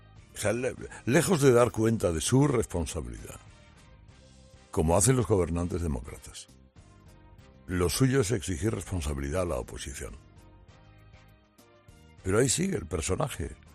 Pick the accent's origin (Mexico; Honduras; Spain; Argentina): Spain; los españoles somos los europeos más empobrecidos desde 2019